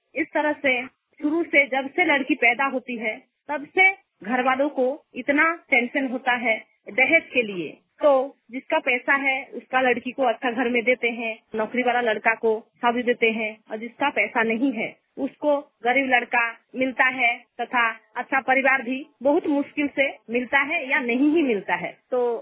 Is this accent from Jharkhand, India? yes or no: yes; Dudhuri, Jharkhand, India; मेरा गांव है दुदुड़ी, मैं पूर्वी सिंहभूम झारखंड की रहने वाली हूँ।